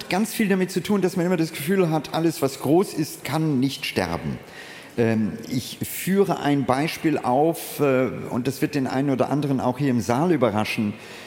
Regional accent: India; Ich habe meine Kindheit in Indien verlebt.

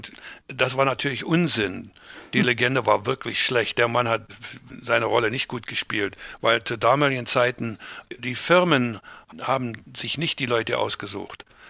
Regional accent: Reichenbach, Saxony, Germany; born there; Ja, in Reichenbach, Oberlausitz. Ja. Meine Eltern wohnten in Rietschen, allerdings bin ich dann im Hause meiner Großeltern geboren.

